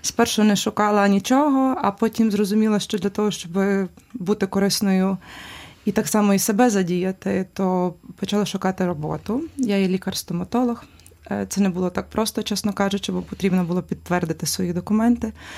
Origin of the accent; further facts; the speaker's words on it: Lviv, Lviv Oblast, Ukraine; Я зі Львова.